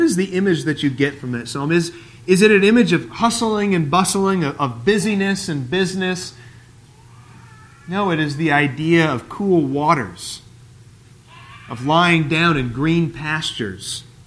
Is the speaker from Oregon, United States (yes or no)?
yes; Portland, Oregon, United States; I grew up in Portland, which is the city of roses.